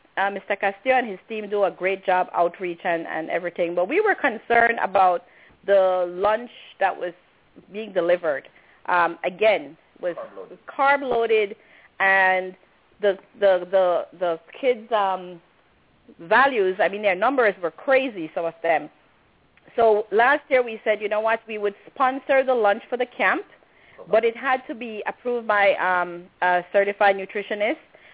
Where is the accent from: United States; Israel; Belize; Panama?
Belize; we basically go around and tell people we're from Belize